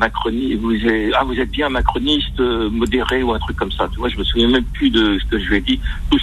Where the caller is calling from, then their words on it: Clichy, Île-de-France, France; de Clichy, 92.